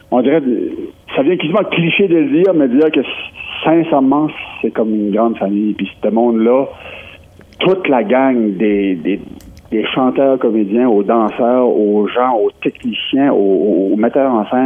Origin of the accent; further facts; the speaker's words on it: Moncton, New Brunswick, Canada; Puis, tu sais, c'est ma ville natale. Moi, je viens de Moncton.